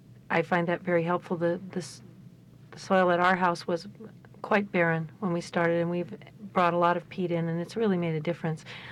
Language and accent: English; Midwest, United States; I grew up in the Midwest, and tomatoes are the sort of heart and soul of a garden there